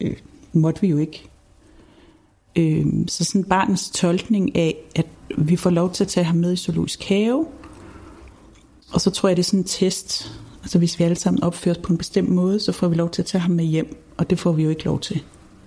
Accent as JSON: {"language": "Danish", "town": "Rold Skov", "region": "North Denmark Region", "country": "Denmark", "tie": "born or raised there", "said": "Jeg er vokset op i Rold Skov i Nordjylland."}